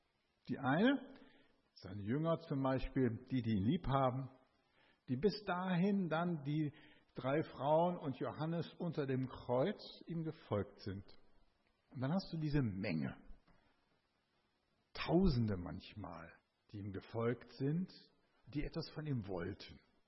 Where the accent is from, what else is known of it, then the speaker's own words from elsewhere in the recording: Hagen, North Rhine-Westphalia, Germany; das ist meine Frau Elke und wir kommen aus Hagen.